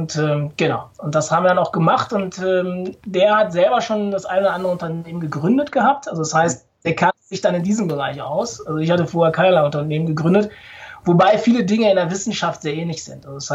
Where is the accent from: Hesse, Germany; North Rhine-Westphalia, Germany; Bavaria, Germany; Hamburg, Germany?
North Rhine-Westphalia, Germany; born there